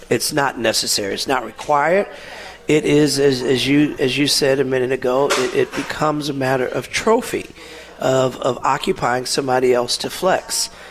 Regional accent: New Orleans, Louisiana, United States; But I'm from New Orleans, so I'm used to that.

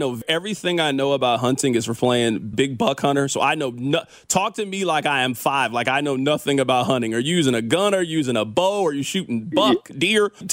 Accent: Kansas City, Missouri, United States; Because I grew up in Kansas City, so snow was just part of my childhood.

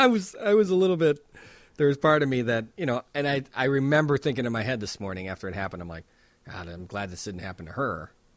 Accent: Wonder Lake, Illinois, United States; I grew up in Wonder Lake, Illinois, and, you know, my parents live in the middle of the woods in Wisconsin now.

